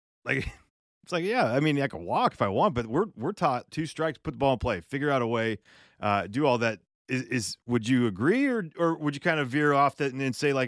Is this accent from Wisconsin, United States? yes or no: no; California, United States; I grew up in Northern California, Southern California.